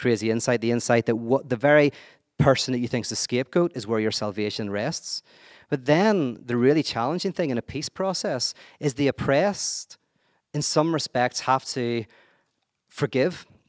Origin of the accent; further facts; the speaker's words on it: Northern Ireland, United Kingdom; I'm from Northern Ireland. I'm from like a crazy conflict and like civil war situation.